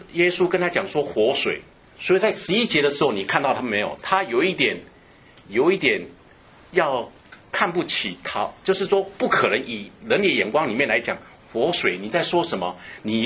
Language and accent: Chinese; China; 我们中国人是说国父是孙中山嘛哈